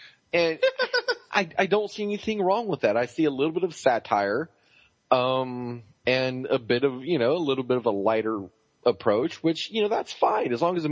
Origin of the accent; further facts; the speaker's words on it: Boston, Massachusetts, United States; accent: Boston; I know that's a horrible – my Boston accent comes out sounding more English than Boston, I suppose.